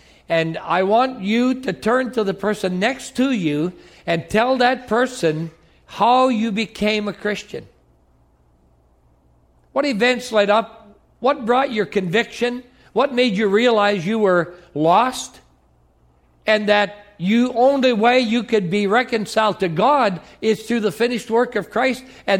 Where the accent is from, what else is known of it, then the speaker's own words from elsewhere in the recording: Michigan, United States; It's probably my brogue. I'm from the UP of Michigan. And it's probably my accent.